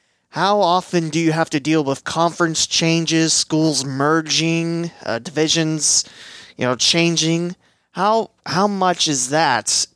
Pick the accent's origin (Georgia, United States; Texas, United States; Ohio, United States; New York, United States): Ohio, United States; West Alexandria; And, you know, my hometown of West Alexandria has a team there, Twin Valley South, of course.